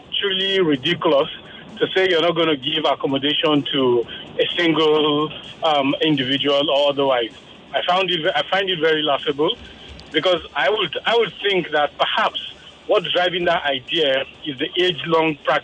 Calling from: Surulere, Lagos, Nigeria; I'm calling from Surulere.

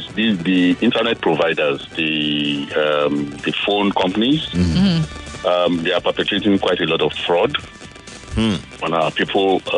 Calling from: Lagos, Nigeria; I'm calling from Lagos.

